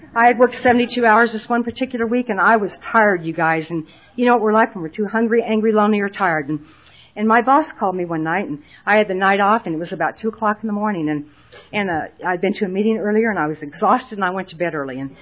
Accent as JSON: {"language": "English", "region": "Nebraska", "country": "United States", "said": "And, you know, I'm from Nebraska, and I was impressed, let me tell you."}